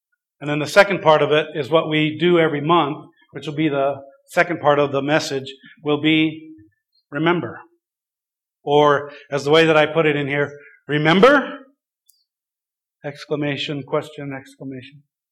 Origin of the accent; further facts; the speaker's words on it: Idaho, United States; but they chose Idaho, my home state, where a lot of my family, most of my family, my immediate family are.